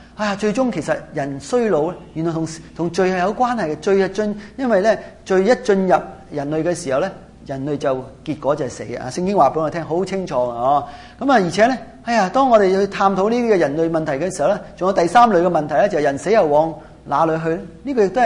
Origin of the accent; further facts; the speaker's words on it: China; 但是我中国人很懂得讲一句的